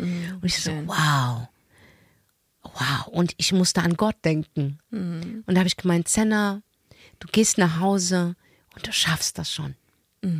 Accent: Morocco; Und ich komme aus Marokko. Es gibt auch Teile in Marokko, wo ich ein Plumpsklo habe.

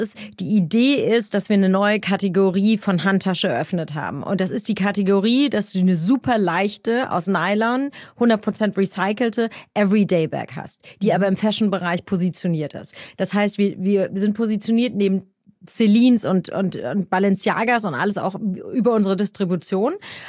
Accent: Frankfurt, Hesse, Germany; ich bin in Frankfurt aufgewachsen

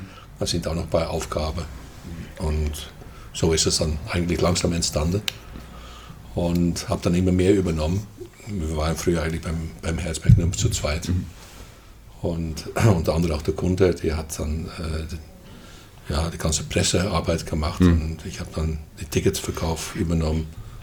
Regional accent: Netherlands; German is a second language; now in Germany; Ja, ich komme aus den Niederlanden. Ja, oder lieber gesagt Holland, weil ich komme tatsächlich aus Holland. Und ich bin irgendwo in, ich glaube so Mitte 1975 oder 78 bin ich nach Deutschland gekommen

